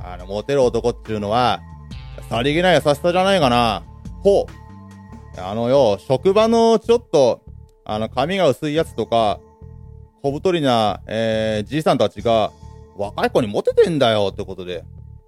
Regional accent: Kashiwa, Chiba, Japan; 私と同じ柏出身の手賀沼淳さん

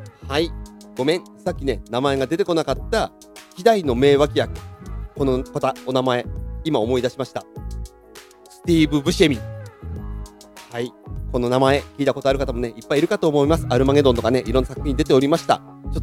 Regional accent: Hokuriku, Japan; born there; まあ僕北陸生まれなんでね、あえて北陸を出しちゃいますけれど

